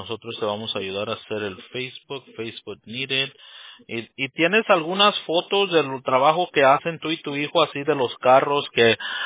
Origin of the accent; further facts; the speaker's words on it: Mexico; Que yo soy, y Roberto somos mexicanos.